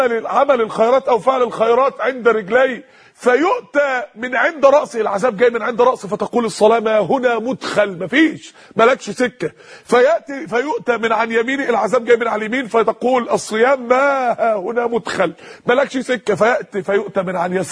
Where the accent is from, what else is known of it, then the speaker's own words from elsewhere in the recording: Mansoura, Dakahlia, Egypt; لو دخلت مسجد معين عندنا في المنصوره